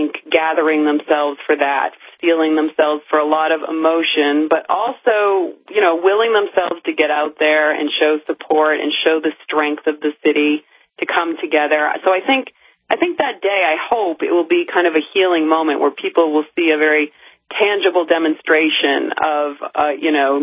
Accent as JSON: {"language": "English", "region": "Massachusetts", "country": "United States", "tie": "born or raised there", "said": "I grew up here near Boston"}